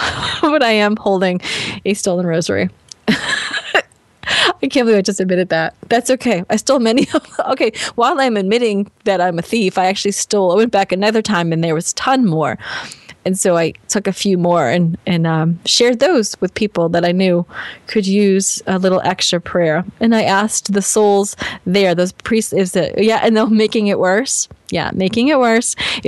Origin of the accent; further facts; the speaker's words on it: Boston, Massachusetts, United States; I'm from Boston. It's a barrier.